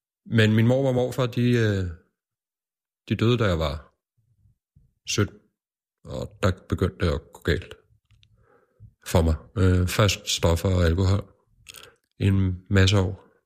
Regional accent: Køge, Zealand, Denmark; så er jeg fra Køge. Vokset op sammen med min mor.

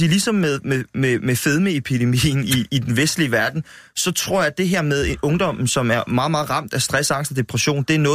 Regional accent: Vipperød, Zealand, Denmark; i Vipperød, hvor jeg kommer fra ved Holbæk

